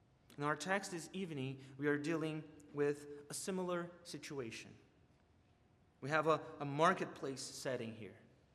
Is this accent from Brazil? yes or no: yes; Brazil; English is a second language; As I already told you, I was born and raised in Brazil, a country in South America.